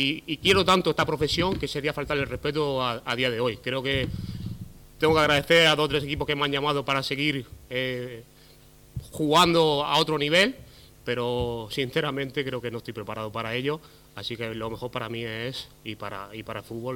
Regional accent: Vera, Andalusia, Spain; a mi pueblo, que es Vera

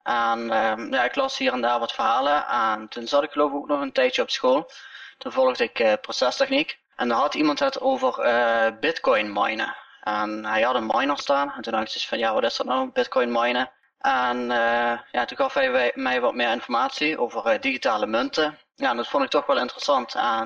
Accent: Netherlands; Ik kom officieel uit Nederland.

